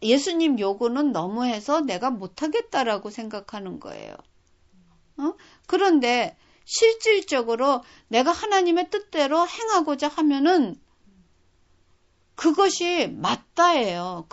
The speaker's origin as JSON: {"language": "Korean", "country": "South Korea", "lives_now": "United States", "said": "우리가 지금 미국에서 살면은 우린 여전히 한국 사람이라고 얘기를 해요. 그래도 우리 국적이 미국입니다."}